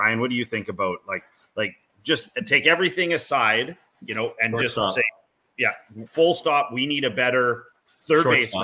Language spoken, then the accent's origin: English; Canada; as a Canadian